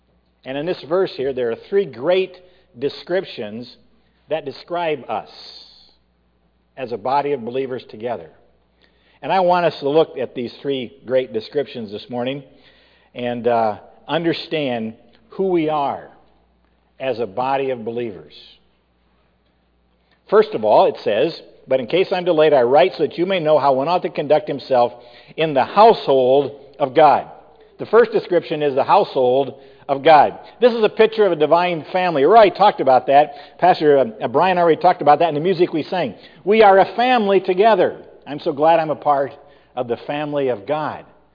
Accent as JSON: {"language": "English", "town": "Allison", "region": "Iowa", "country": "United States", "tie": "born or raised there", "said": "So I grew up on a farm in northern Iowa. I'm from Allison, Bristow area, between Waterloo and Mason City."}